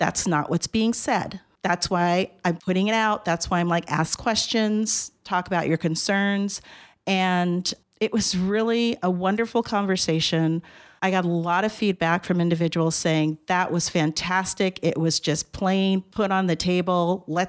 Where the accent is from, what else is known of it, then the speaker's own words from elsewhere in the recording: Los Angeles, California, United States; also born or lived in Bay Area / Reno; now in Humboldt County, United States; I grew up in Los Angeles and then in the Bay Area, and then we lived in Reno for about 20 years.